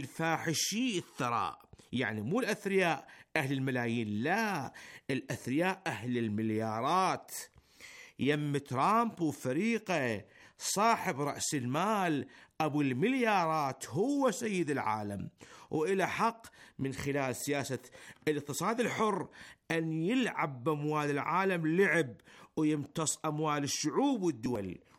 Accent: Iraq; now in Iran; أنا كعراقي مقيم بالجمهورية الإسلامية أقلكم لا أو ألف لا

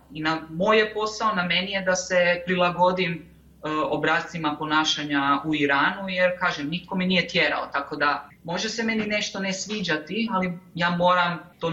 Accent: Croatia; born there; zato što ja sam rođen tamo, ja sam rođen u Hrvatskoj

